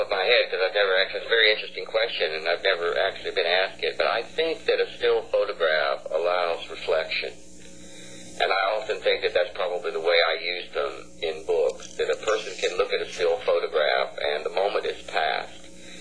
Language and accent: English; Fort Payne, Alabama, United States; That is very much my hometown of Fort Payne, Alabama.